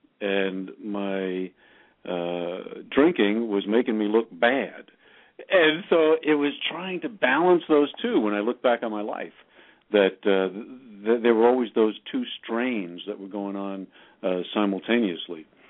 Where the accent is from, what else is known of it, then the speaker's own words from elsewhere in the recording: New York City, New York, United States; I'm from New York City originally. I grew up in an alcoholic family.